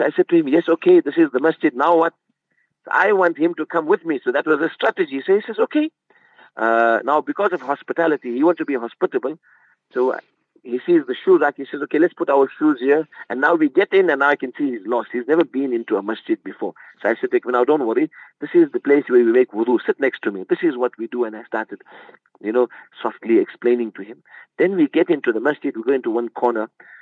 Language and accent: English; South Africa; Uncle, how are you? My name is so-and-so. I'm from South Africa.